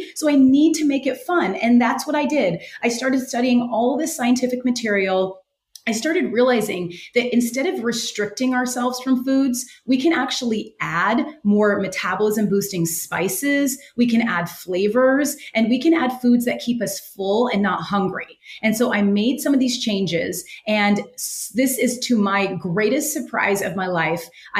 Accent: West Coast, United States; now in New York City, United States; And I grew up on the West Coast, and I always saw movies and TV shows about New York.

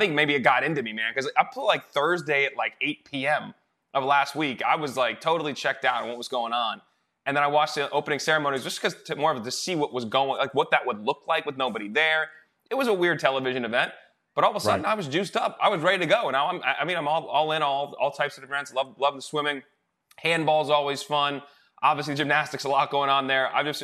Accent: Pittsburgh, Pennsylvania, United States; Yeah, I mean, for me, in all honesty, and I grew up in Pittsburgh, and my parents went to Duquesne, so I was not a Pitt guy.

